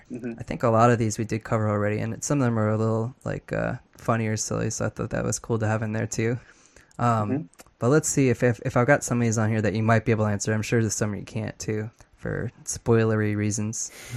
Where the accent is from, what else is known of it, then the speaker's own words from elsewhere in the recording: New York, United States; I was from New York. I grew up in a band.